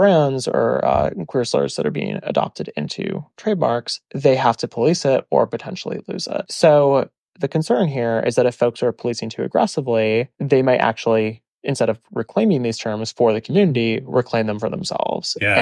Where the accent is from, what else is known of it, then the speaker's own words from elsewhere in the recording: Midwest, United States; But growing up in the Midwest, we had both.